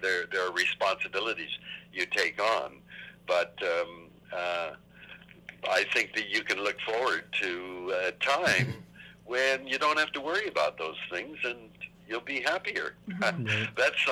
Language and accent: English; Vancouver, British Columbia, Canada; I was born in Vancouver in 1936. And when I was growing up here as a kid